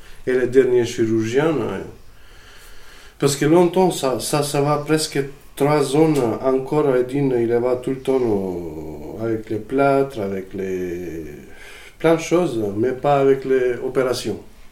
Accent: North Macedonia; French is a second language; je viens de Macédoine.

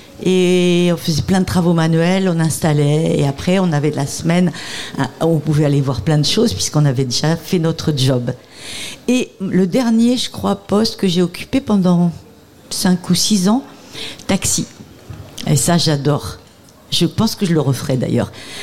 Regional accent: Occitanie, France; moi je viens du Sud et j'ai mes amis du Sud que je retrouve, ils reviennent depuis l'Aude

